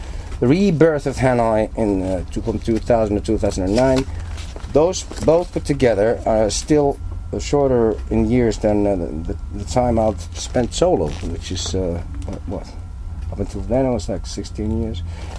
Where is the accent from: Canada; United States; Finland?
Finland; Helsinki, Uusimaa; English is a second language; I got one even though I was born and raised in Helsinki.